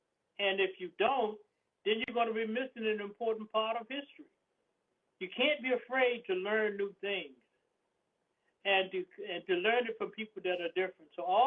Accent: the South, United States; I mean, I'm a Southerner, too.

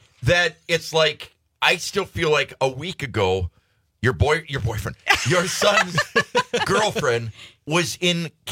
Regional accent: Michigan, United States; the guy that I was telling you guys about up in the UP, my hometown, got 24 inches of snow.

